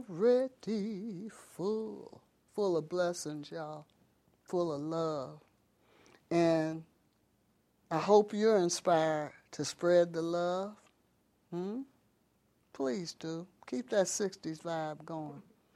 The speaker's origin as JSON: {"language": "English", "country": "Tanzania", "said": "I'm from Tanzania, you know, because I have lived in Tanzania much longer than I've lived anywhere else. I've lived there 40 years? Since 72."}